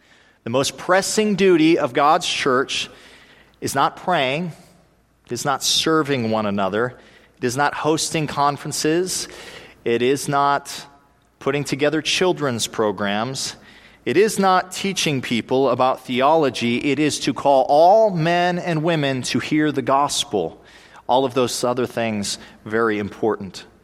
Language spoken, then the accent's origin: English; North Dakota, United States; moved away as an adult; also born or lived in California; We're from North Dakota originally. We've been gone now 7 years. We were in California for three at the Master's Seminary and then came out here and been able to serve at First Baptist.